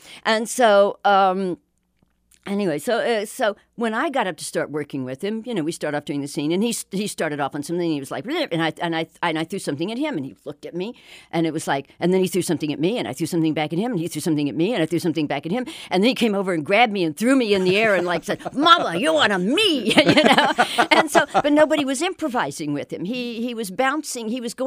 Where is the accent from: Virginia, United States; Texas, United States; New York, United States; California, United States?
Texas, United States; Dallas; I knew who Bonnie and Clyde were because I grew up in Dallas, you know, but a lot of people didn't know who they'd been.